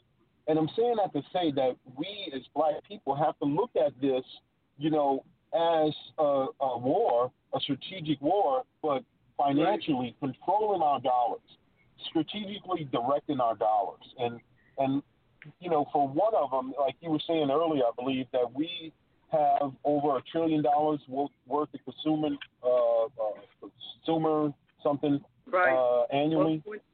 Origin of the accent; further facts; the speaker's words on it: New Orleans, Louisiana, United States; now in Houston, United States; I'm originally from New Orleans. I live here in Houston now via Katrina